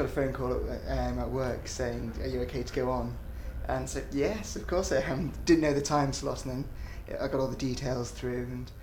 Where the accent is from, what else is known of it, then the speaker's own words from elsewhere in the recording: Oxford, South East England, United Kingdom; I am 25 and I come from Oxford.